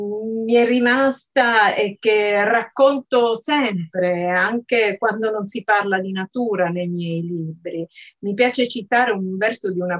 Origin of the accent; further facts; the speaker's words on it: Sicily, Italy; lui mi ha detto ma da dove vieni? E dalla Sicilia.